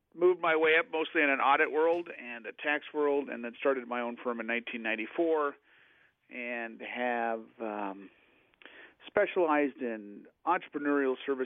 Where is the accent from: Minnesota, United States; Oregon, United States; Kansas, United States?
Oregon, United States; I grew up in Oregon. My father was a CPA.